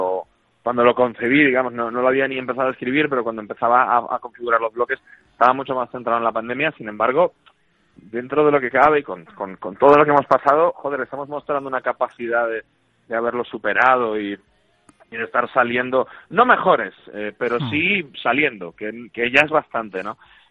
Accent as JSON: {"language": "Spanish", "country": "Uruguay", "said": "yo no dejo de ser, aunque lleve muchos años viviendo aquí, yo no dejo de ser una persona que nació en otras latitudes, yo vengo de Uruguay"}